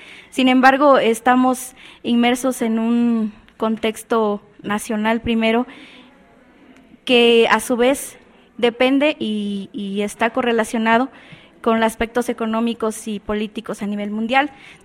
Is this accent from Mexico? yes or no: yes; Mazatlán Villa de Flores, Oaxaca, Mexico; Vengo de Mazatlán, Villa de Flores, una comunidad indígena también